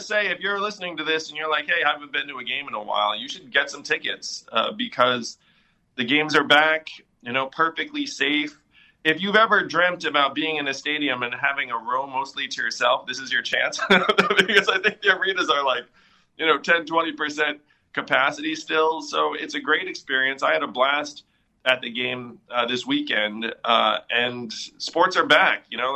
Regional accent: New York City, New York, United States; Well, I'm saying as a New Yorker

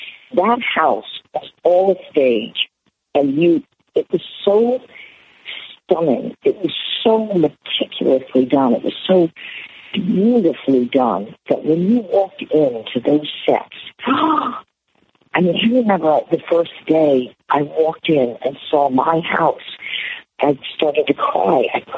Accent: New Orleans, Louisiana, United States; I went to, you know, big public high school. I grew up in Algiers. You know, I grew up in the suburbs.

